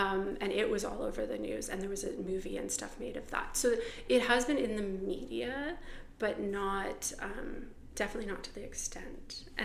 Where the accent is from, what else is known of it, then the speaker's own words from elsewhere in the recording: Toronto, Ontario, Canada; I'm from Toronto. Okay. I grew up in Toronto. I moved back to Toronto now. But I was living near Owen Sound in a tiny little town.